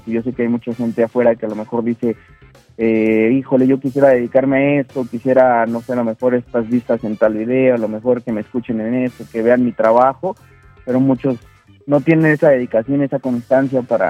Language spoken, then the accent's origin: Spanish; Mexico City, Mexico; De aquí, de Ciudad de México.